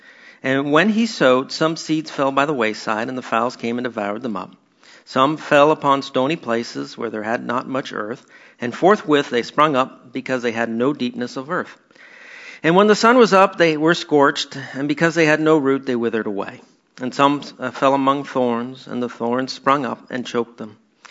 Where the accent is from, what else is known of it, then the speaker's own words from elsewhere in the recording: Canada; I'm a former, I guess I'm still Canadian for now.